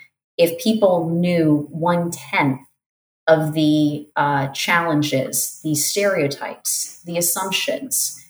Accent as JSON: {"language": "English", "region": "Florida", "country": "United States", "said": "because I'm from South Florida, and when I went for my master's program, I went as far away as I could, which happened to be a scholarship to Portland State in Portland, Oregon."}